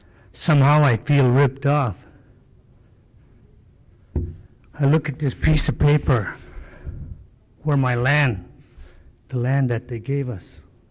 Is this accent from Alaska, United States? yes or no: yes; Minto, Alaska, United States; I work for Tenant and Chiefs, and I'm originally from Minto.